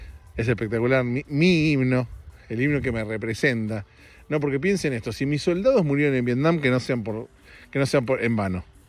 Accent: Argentina; now in United States; para Argentina, sigo siendo argentino. Y en mi corazón también.

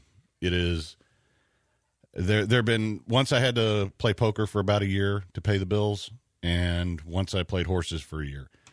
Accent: La Marque, Texas, United States; We grew up in Lamarck, which basically it was not a great place to grow up.

